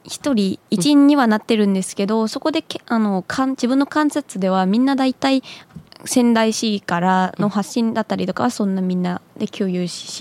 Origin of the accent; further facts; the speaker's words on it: Vietnam; Japanese is a second language; now in Japan; 最終の目的はもう、やっぱりベトナム人なので、ある程度自分の国にも役に立ちたい。